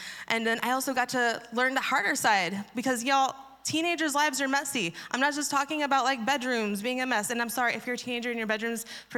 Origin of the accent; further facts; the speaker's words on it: Indiana, United States; And I grew up in Indiana, so I went to a similar camp called Lake Placid.